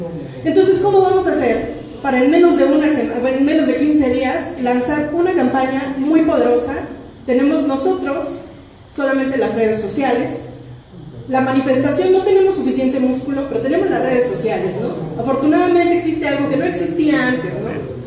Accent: Cuautla, Morelos, Mexico; soy del colectivo El Zurdo, soy de Cuautla. Todavía estoy dentro de la zona afectada, como todos mis compañeros del colectivo.

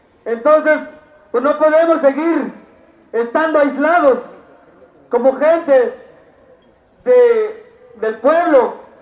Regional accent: Mexico; como mexicanos, pues nos corresponde estar ahí en la lucha con ustedes

